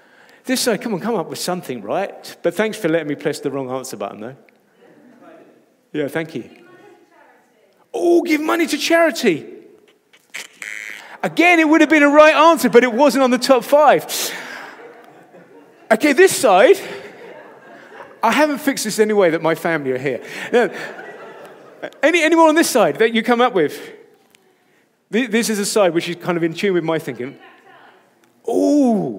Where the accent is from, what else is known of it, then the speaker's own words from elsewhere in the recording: Rochford, East of England, United Kingdom; born there; It says where I was born in Rochford many years ago now.